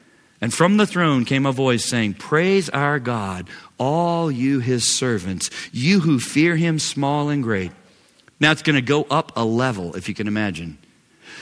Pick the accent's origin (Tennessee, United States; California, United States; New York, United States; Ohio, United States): Tennessee, United States; Knoxville; I grew up in Knoxville. I sold Cokes at Neyland Stadium just so I could get in free